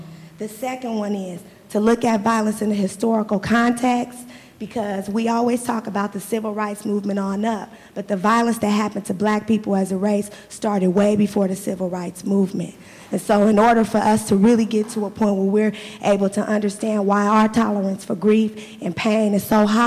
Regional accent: Oakland, California, United States; I was born and raised in Oakland. I graduated from Casamont in 1990.

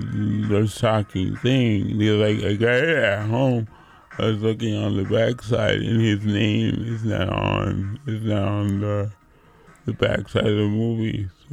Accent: New York, United States; When I was growing up in New York, I saw women breakdancing

